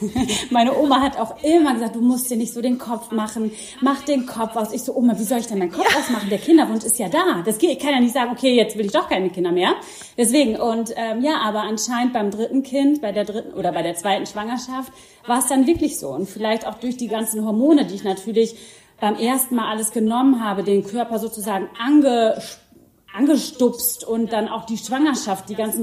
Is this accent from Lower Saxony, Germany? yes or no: yes; Lower Saxony, Germany; ich bin mittlerweile 38 Jahre alt, komme aus dem schönen Niedersachsen und habe 3 Mädels.